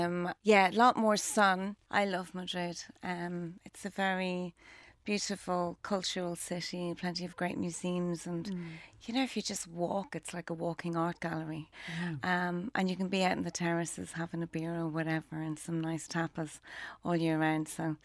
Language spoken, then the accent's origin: English; Dundalk, Leinster, Ireland; Yeah, we grew up in Dundalk. Mum and dad are both from Dundalk. Their family heritage would be Tyrone and Donegal.